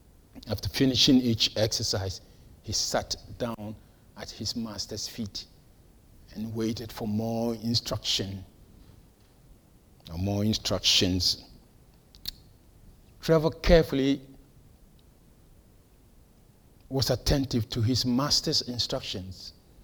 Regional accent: Ghana; now in Wales, United Kingdom; By the way, I'm Welsh now, whether you like it or not. And I'm also Ghanaian.

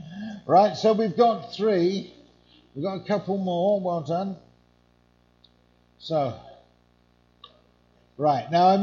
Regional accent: Yeovil, South West England, United Kingdom; Where I come from, I grew up in Yeovil. I'm actually a Cornish man.

